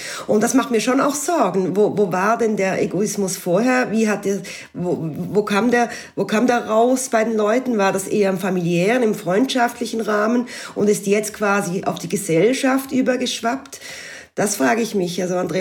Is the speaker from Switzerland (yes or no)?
yes; Switzerland; now in France; Ich spüre als Schweizerin, und die allerdings seit einigen Jahren im nahen Elsass lebt, aber in der Schweiz arbeitet und sich täglich aufhält